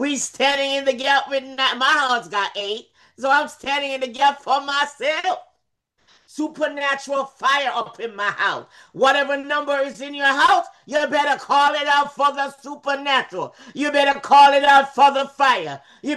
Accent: Jamaica; For me, I'm from Jamaica, so I have all different kind of blood.

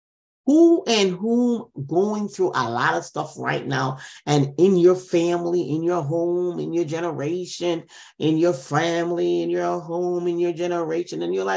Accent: Jamaica; The country that I'm from Jamaica, and I hear about magic all the time.

